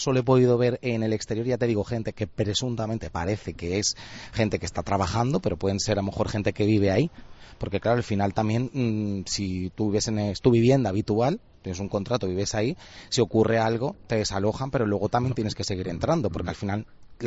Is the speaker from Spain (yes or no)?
yes; Las Palmas, Canary Islands, Spain; lo sabemos todos los que somos de aquí, de Las Palmas